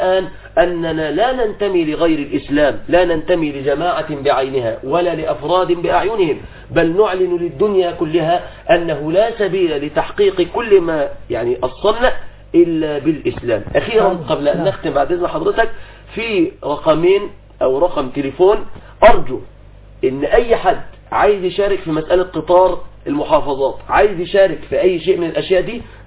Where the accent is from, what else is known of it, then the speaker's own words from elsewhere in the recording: Egypt; بلادنا مصر